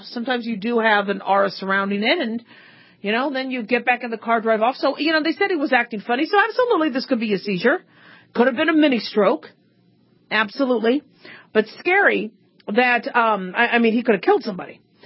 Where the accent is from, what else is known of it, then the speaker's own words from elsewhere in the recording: Phoenix, Arizona, United States; when I grew up in Phoenix, Arizona, there was this commercial